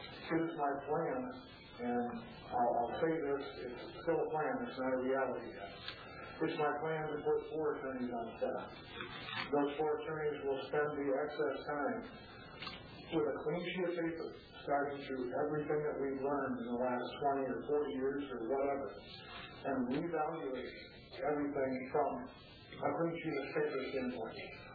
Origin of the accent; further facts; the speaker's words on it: Florida, United States; I'm from the Tampa Bay area in Florida.